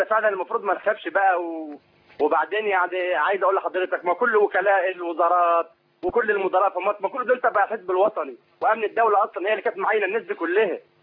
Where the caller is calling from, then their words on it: Qatar; احنا بنكلمك والله من قطر